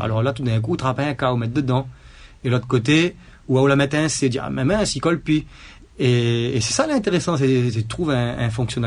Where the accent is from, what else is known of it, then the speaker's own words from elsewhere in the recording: Réunion; first language Creole; À la Réunion, nous n'avons marmaille, notre langue maternelle, c'est créole.